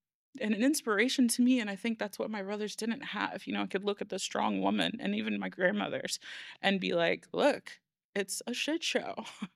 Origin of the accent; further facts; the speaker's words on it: Oklahoma, United States; Or I'm from Oklahoma, so there's a church on every corner